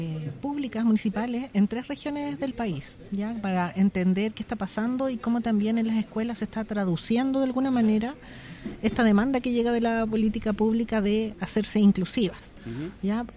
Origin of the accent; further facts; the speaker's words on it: Chile; para nosotros como chilenos es como tan normal